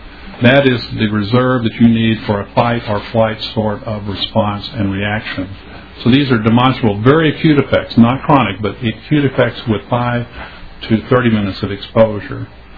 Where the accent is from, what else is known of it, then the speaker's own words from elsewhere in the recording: Rochester, Minnesota, United States; I'm from Rochester, Minnesota.